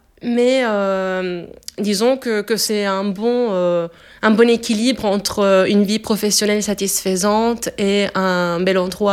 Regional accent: Italy; now in Belgium; j'ai 28 ans. Je suis italienne et je vis en Belgique.

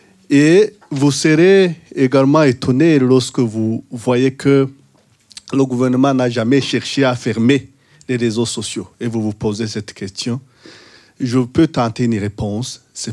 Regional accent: Burundi; je suis burundais, comme Esdras.

